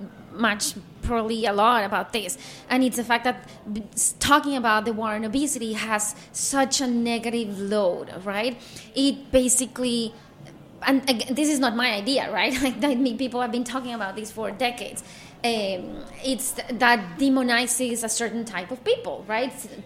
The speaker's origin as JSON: {"language": "English", "country": "Colombia", "lives_now": "United States", "said": "I'm from Colombia and I now live in the US"}